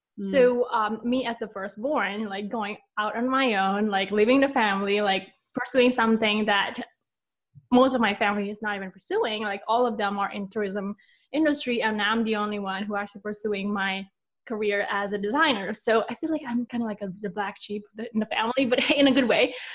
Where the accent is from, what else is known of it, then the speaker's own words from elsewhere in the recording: Bali, Indonesia; Being born and raised in Bali, obviously, my mind is just like, okay, after you graduate from high school, graduate from university or college, you get a job, you got married, and that's the end.